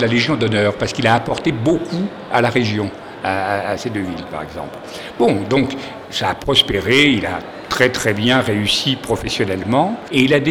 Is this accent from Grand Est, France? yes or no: no; Chalon-sur-Saône, Bourgogne-Franche-Comté, France; also born or lived in Algeria; J'ai grandi à Chalon-sur-Saône. Donc voilà, j'ai un lien particulier très ancien avec la Bourgogne. Moi qui arrivais d'Algérie, mais j'ai toujours aimé cette région. Je me sens, j'y ai grandi